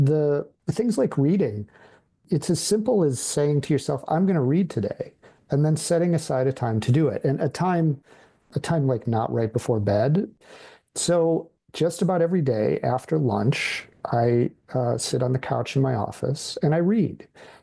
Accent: Midwest, United States; I'm from the Midwest and fairly low key.

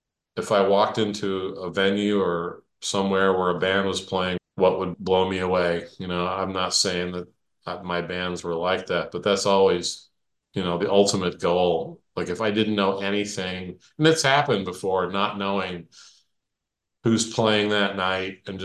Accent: Arkansas, United States; moved away as an adult; also born or lived in St. Louis; I grew up in Arkansas and in a sort of a small college town, and there was nobody had a band.

